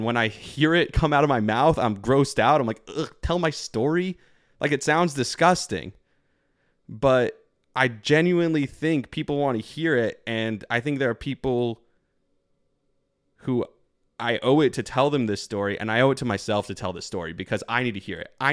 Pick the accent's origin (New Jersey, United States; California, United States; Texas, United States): New Jersey, United States; Passaic; I'm from Bergen County, from Passaic originally, New Jersey. Grew up in an Orthodox Jewish family.